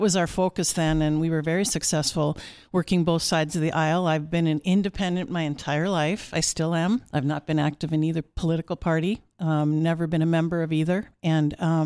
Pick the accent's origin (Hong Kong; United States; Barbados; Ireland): United States; California; born there; I was born on Norton Air Force Base, California.